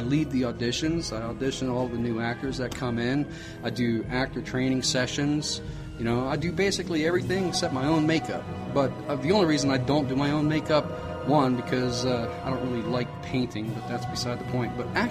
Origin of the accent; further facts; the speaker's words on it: the South, United States; now in Columbus, United States; well, you know, I'm from the South myself, and I grew up down there in the swamp, and we moved up here, and now here I am in Columbus, Ohio